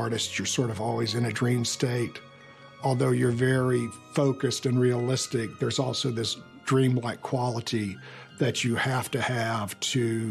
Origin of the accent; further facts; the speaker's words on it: Oak Ridge, Tennessee, United States; Growing up in Oak Ridge, everyone was supposed to become a professional, whether it's a doctor or an engineer.